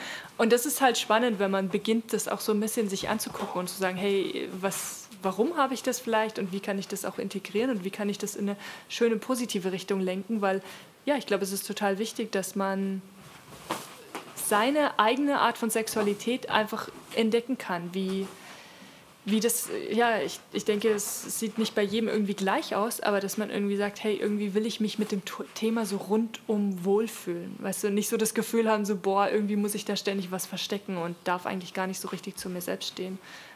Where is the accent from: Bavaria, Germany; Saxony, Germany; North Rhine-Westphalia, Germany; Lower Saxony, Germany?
Bavaria, Germany; Munich; born there; ich bin in München geboren.